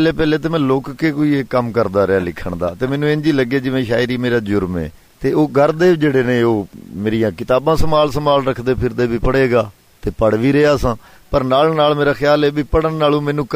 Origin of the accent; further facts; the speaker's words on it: Okara, Punjab, Pakistan; also born or lived in Head Sulemanki; ਅਜਦਾਦ ਜਿਹੜੇ ਨੇ, ਵੱਡੇ ਨੇ ਜਿਹੜੇ, ਉਹ ਹੈਡ ਸੁਲੇਮਾਨ ਕੀ ਜ਼ਿਲ੍ਹਾ ਉਕਾੜਾ, ਉੱਥੋਂ ਦੇ ਰਿਹਾਇਸ਼ੀ ਸਨ। ਮੇਰੀ ਜੰਮਣ ਭੂਮੀ ਜਿਹੜੀ ਏ ਉਹ ਹੈਡ ਸੁਲੇਮਾਨ ਕੀ ਏ। ਫਿਰ ਮੈਂ ਪ੍ਰਾਇਮਰੀ ਤੱਕ ਉਕਾੜਾ ਸ਼ਹਿਰ ਚ ਪੜਿਆ